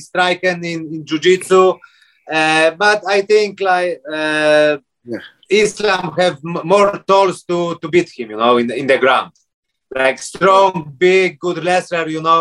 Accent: Kudowa-Zdrój, Lower Silesian Voivodeship, Poland; English is a second language; now in Abu Dhabi, United Arab Emirates; I'm from Poland, to small village, Kudowa Zdrój. This city I start training, but then like 2 years more, I moved to different city.

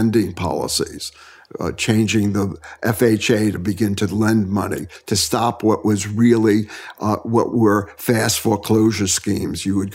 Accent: Bronx, New York, United States; now in Brooklyn, United States; I grew up in the Bronx, and it took a, it was a psychic change to move to Brooklyn. You know, because Bronxites would never move to Brooklyn in those days.

